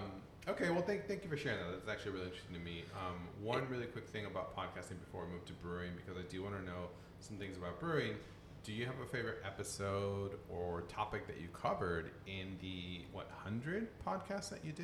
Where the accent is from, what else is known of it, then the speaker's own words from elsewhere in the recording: San Diego, California, United States; I have spent some time in my hometown in San Diego at Korean places, and in Koreatown in LA.